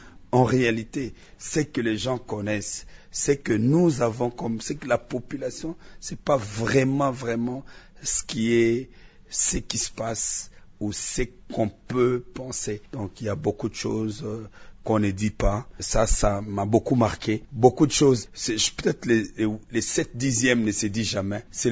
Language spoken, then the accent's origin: French; Isiro, Haut-Uélé, DR Congo; Vous voyez, moi, je viens d'Issiro